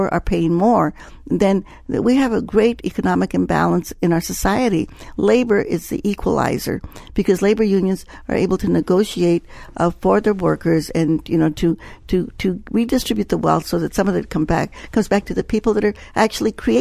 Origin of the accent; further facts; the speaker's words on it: New Mexico, United States; born there; You know, I was born in New Mexico. My grandparents were born in New Mexico, and they were bilingual. My mother and father were bilingual. I grew up as a bilingual child.